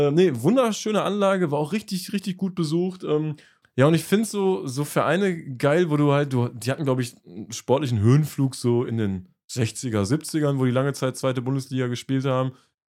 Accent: North Rhine-Westphalia, Germany; wir kommen ja hier aus der Ecke Lippstadt, Dortmund und so, und die Städte hier sind schon hässlicher als so manches da unten

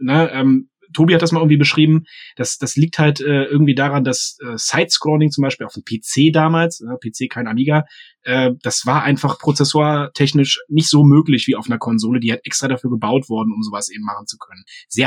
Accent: East Germany, Germany; Und ich komme aus dem Osten.

